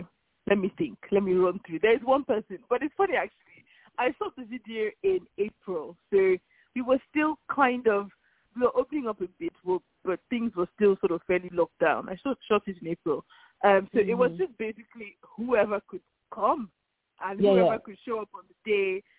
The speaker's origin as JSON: {"language": "English", "region": "Lagos", "country": "Nigeria", "tie": "born or raised there", "said": "We grew up in Nigeria, in Lagos."}